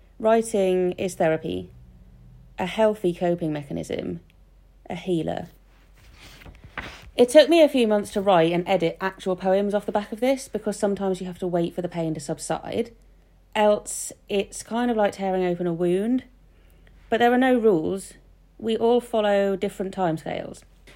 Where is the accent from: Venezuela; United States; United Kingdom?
United Kingdom; Norwich, East of England; and I'm from Norwich.